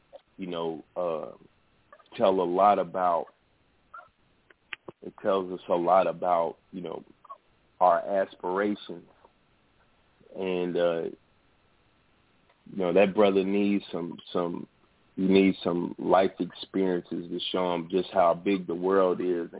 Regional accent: Illinois, United States; When I got old enough to drive, my father, you know, I'm from Central Illinois, my father would send me to neighboring cities on weekends.

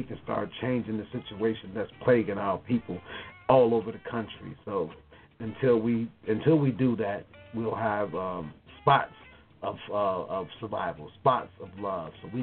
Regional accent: Chicago, Illinois, United States; Man, I come from Chicago. The community, its street name is known as the Low End, otherwise Bronzeville. I'm particularly from 47th Street in that community.

